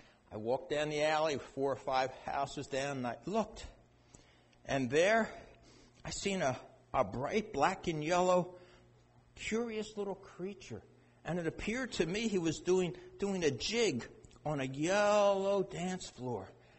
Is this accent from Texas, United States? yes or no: no; Philadelphia, Pennsylvania, United States; moved away as an adult; Yeah, I grew up in Philadelphia. So we went 3,000 miles to California.